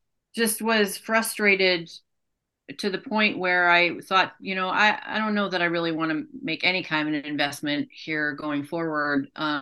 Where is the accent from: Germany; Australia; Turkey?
Germany; And I say that as a teenager growing up in Germany post-World War II.